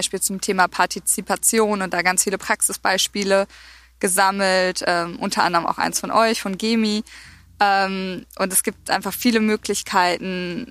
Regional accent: Essen, North Rhine-Westphalia, Germany; born there; Zum einen bin ich auch hier im Ruhrgebiet geboren, nicht weit von Bochum in Essen. Und es ist einfach eine Region, die sehr stark von der Industrie geprägt ist

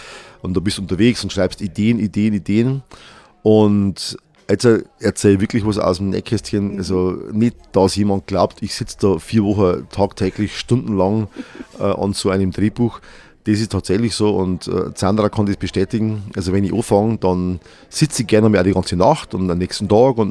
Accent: Bavaria, Germany; also born or lived in Bad Tölz; also ich bin ein Niederbayer.

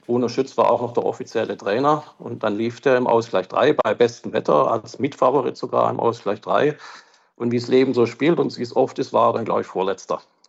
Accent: Backnang, Baden-Württemberg, Germany; Ich komme aus der Nähe von Stuttgart, also 30 Kilometer nördlich, Backnang heißt der Ort. Bin dort auch aufgewachsen, aber dann schon zum Studium eigentlich weggegangen. Also nach, wie ich ja gesagt hatte, nach Baden, dann nach Karlsruhe und von dort aus praktisch immer weitergezogen.

